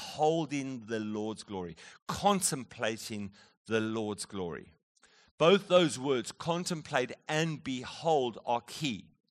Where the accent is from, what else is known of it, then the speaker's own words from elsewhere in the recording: South Africa; when we visit South Africa and I come back from South Africa, I seem to not be talking about parking my car. I talk about park my car. I'm going to park my car in the garage. Because I've been around some of my fellow South Africans.